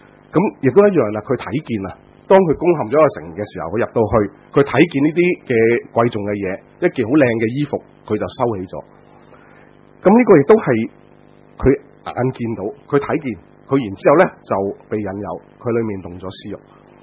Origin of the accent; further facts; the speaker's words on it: China; 咁有時好複雜，我哋中國人嗰啲即係親屬關係咁樣